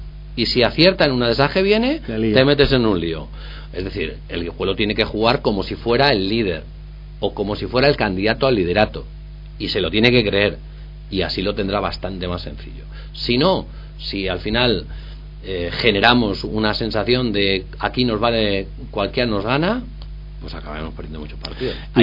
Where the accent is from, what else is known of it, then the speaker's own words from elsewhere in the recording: Salamanca, Castile and León, Spain; normalmente somos salmantinos y de la zona